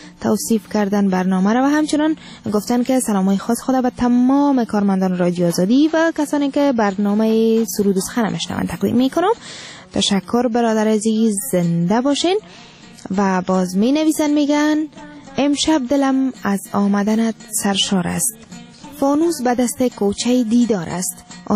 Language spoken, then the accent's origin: Persian; Afghanistan; ما افغان هستیم،